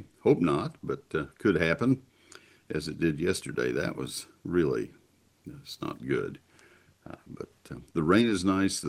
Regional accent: College Station, Texas, United States; now in McKinney, United States; I grew up in Bryan, College Station. Grew up in College Station, but I live in McKinney, north of Dallas.

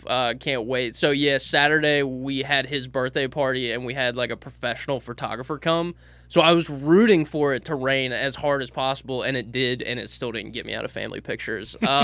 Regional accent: Bristol, Tennessee, United States; also born or lived in Memphis; Went to Memphis, did grad school there, and then came back to, my hometown of Bristol, which is where I'm at now.

